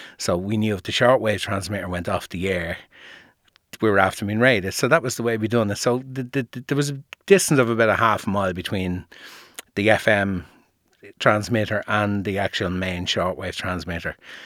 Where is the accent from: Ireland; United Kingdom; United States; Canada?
Ireland; Dublin, Leinster; I grew up in Dublin, from Finglas originally.